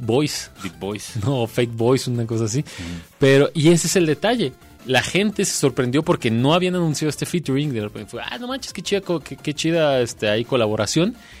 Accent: Guadalajara, Jalisco, Mexico; solo soy tapatío.

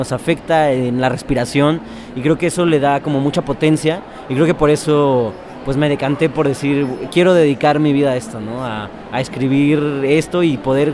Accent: Saltillo, Coahuila, Mexico; Yo soy de Saltillo, Coahuila.

